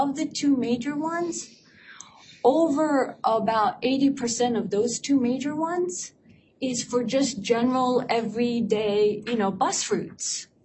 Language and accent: English; Philadelphia, Pennsylvania, United States; I am a Philadelphian